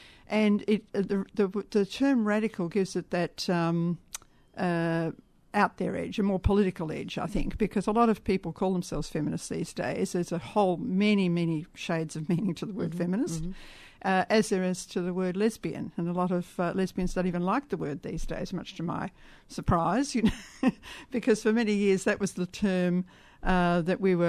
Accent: Mildura, Victoria, Australia; now in Melbourne, Australia; I was brought up in Mildura, small country town, very conservative, you know.

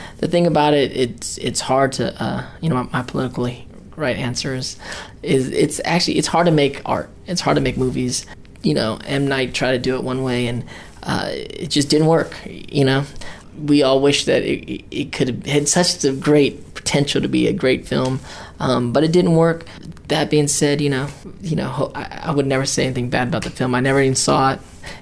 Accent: United States; I did a movie called The Debut where I played Filipino for the first time and I'm Filipino American. So that was really important to me to kind of like help lend a voice to my community.

